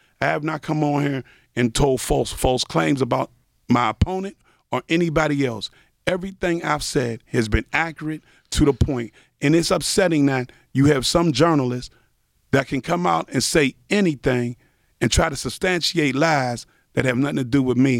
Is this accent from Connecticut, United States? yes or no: no; Pittsburgh, Pennsylvania, United States; born there; My family's from the Hill. I was born on Lawn Street in Oakland. You know, we was the second black family.